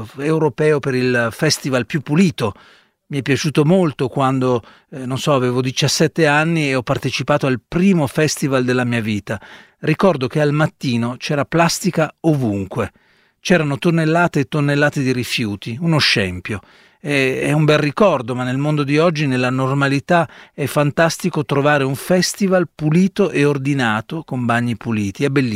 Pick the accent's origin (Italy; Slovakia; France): Slovakia; eastern Slovakia; Italian is a second language; Io vengo dalla Slovacchia orientale e parlando con gli italiani mi sento spesso dire che la musicalità della nostra lingua ricorda quella dell'italiano.